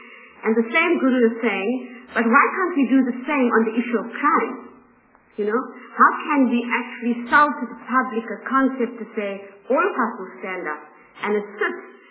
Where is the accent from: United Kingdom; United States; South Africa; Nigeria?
South Africa; to actually tell every South African that if we're proudly South African, then we will all stand up and say we will help to break the cycle of crime and violence in this country.